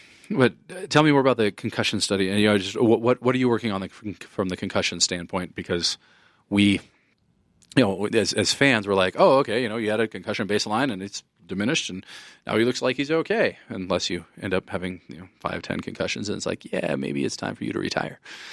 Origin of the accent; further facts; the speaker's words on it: Fort Collins, Colorado, United States; Yeah, I grew up in Fort Collins, so, you know, I've been a fan for forever.